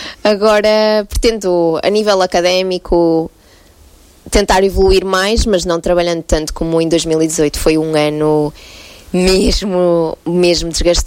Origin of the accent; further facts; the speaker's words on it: Mozelos, Aveiro, Portugal; Eu sou natural de Moselos, mas estou aqui há 10 anos e já sinto que estou aqui desde sempre